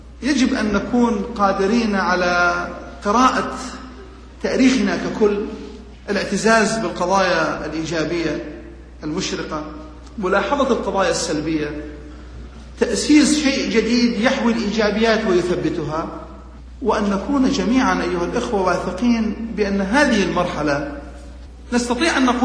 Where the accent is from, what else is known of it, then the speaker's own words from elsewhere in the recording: Iraq; يتوقف على حسن أدائنا نحن كعراقيين